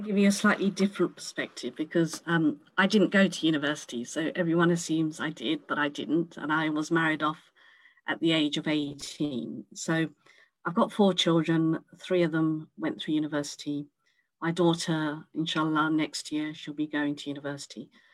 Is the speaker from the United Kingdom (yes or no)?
yes; Cambridge, East of England, United Kingdom; I was born and raised in Cambridge. I was literally born about 200 meters from the mosque on Mill Road.